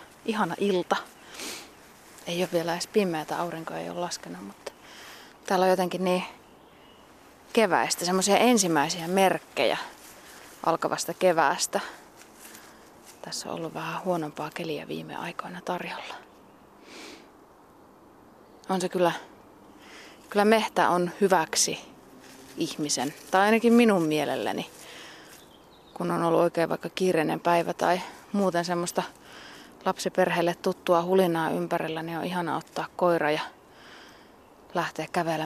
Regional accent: North Karelia, Finland; Mä oon kotoisin sieltä semmoista isojen korpialueiden kätköistä Pohjois-Karjalasta ja kulkenut metässä pitkän aikaa.

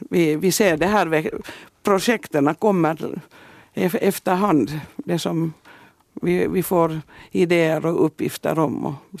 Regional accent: Virkby, Uusimaa, Finland; Jag är född i början på 50-talet. Och jag har bott hela min barndom i Virkby.

